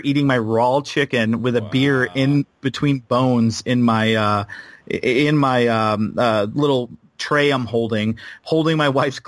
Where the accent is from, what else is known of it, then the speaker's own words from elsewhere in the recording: Fort Myers, Florida, United States; I'm from South Florida. I was born in Fort Myers. Like, I grew up in South Florida my whole life.